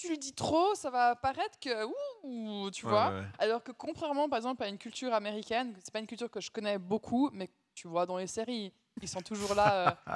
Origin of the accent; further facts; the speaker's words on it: Switzerland; Mais en tant que Suisse, se vendre, c'est chaud, ça.